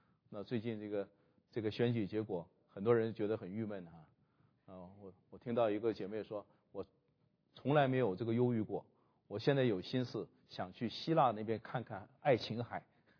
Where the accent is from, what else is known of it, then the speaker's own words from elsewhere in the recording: China; 这个是我们中国人梦想当中的有一个贤德的皇帝哈